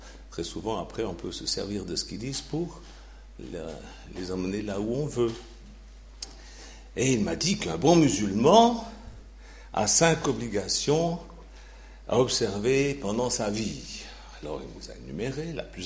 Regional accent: Switzerland; je suis suisse et je sais encore compter.

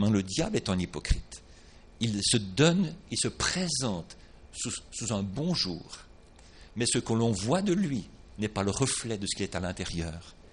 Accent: Switzerland; Je suis un homme, 59 ans, je viens de Suisse, etc., etc. Voilà.

